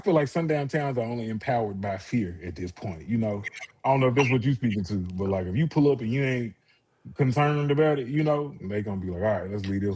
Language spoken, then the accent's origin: English; Memphis, Tennessee, United States; Listen, bro, I just recently started telling folks I'm from Memphis.